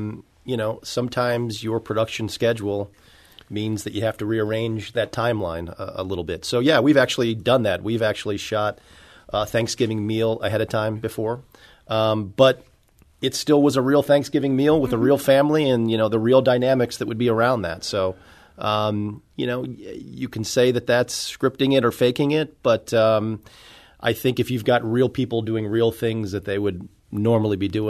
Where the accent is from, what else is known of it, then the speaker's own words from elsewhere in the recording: St. Louis, Missouri, United States; Yeah, no, our home is here. Our company's home is here. I grew up in St. Louis, and this is where I want to be, and we're building our company here in St. Louis.